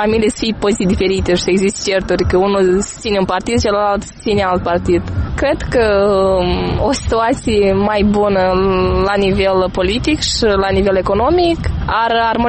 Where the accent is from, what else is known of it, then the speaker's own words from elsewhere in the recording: Cahul District, Moldova; Dacă să luăm după Constituție și după documente, alți suntem moldoveni. Dacă luăm după istorie, ne considerăm români.